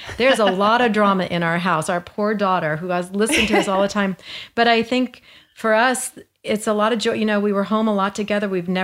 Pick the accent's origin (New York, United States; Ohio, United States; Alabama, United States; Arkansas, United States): New York, United States; We are from different backgrounds. I'm from New York.